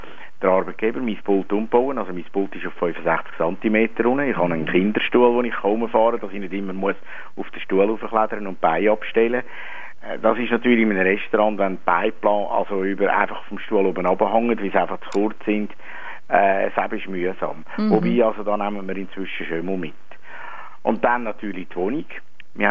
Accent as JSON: {"language": "German", "town": "Hirzel", "region": "Zurich", "country": "Switzerland", "tie": "born or raised there", "said": "Und im Hirnzlaben, wo ich aufgewachsen bin, habe ich dann eigentlich auch nicht viel gemerkt von dem Kleinwuchs."}